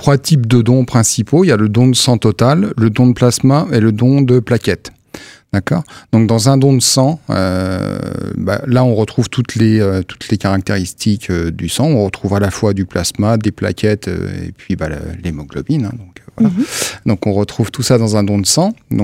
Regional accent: Nancy, Grand Est, France; Je suis nancéen et si je suis là aujourd'hui, c'est pour parler du don de sang parce que je suis président de l'Association des donneurs de sang de Nancy.

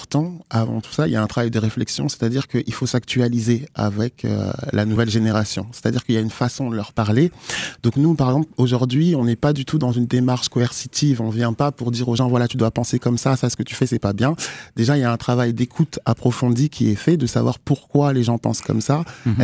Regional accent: Nancy, Grand Est, France; Parce que moi, bon, je suis de Nancy, j'ai grandi à Nancy.

